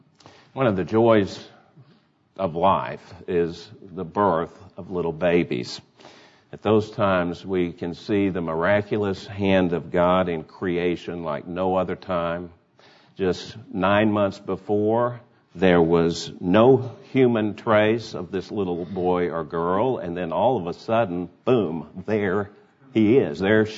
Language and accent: English; Dallas, Texas, United States; born there; And then I pointed out, with my customary pride, I was born in Dallas.